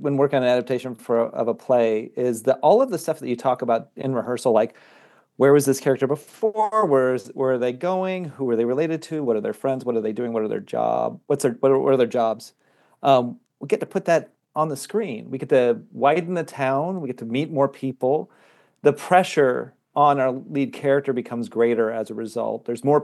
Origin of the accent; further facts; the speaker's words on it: Iowa, United States; now in Chicago, United States; I grew up in Iowa and have lived in the Chicagoland area for a very long time.